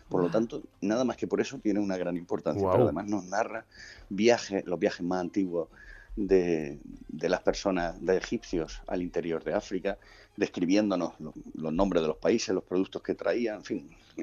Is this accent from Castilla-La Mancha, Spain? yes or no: no; Andalusia, Spain; Sí, bueno, y la verdad es que somos andaluces.